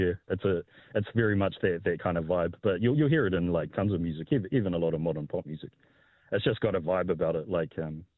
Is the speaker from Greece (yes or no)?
no; Taranaki, New Zealand; now in Wellington, New Zealand; But because I'm from Taranaki, once I moved to Wellington and got involved in the scene and saw those bands coming up, I completely changed.